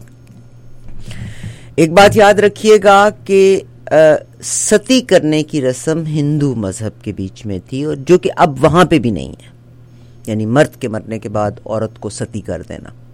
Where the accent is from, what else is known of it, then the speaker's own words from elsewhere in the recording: Pakistan; میں پاکستان سے تعلق رکھتی ہوں.